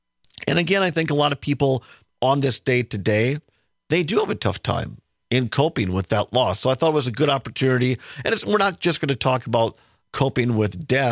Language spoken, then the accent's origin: English; Richland Center, Wisconsin, United States; I know where I grew up in Richland Center, you had veterans and also community members come out.